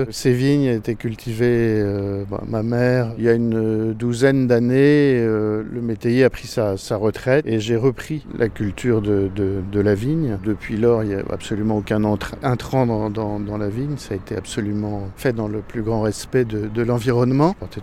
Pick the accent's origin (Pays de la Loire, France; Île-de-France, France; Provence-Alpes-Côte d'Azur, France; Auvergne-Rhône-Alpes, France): Île-de-France, France; Paris; Je suis parisien d'origine